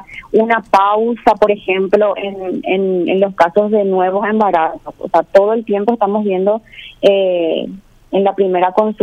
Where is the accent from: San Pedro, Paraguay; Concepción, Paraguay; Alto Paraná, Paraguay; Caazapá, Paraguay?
San Pedro, Paraguay; Santaní; No, yo soy santaniana.